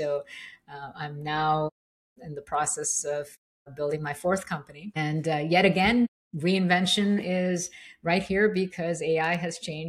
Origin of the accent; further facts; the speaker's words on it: India; moved away as an adult; now in United States; growing up in India at a time when there were very limited resources and all of the big dreams that I had, I believe that America was the place where they'll come true. So, you know, in my early 20s, left my home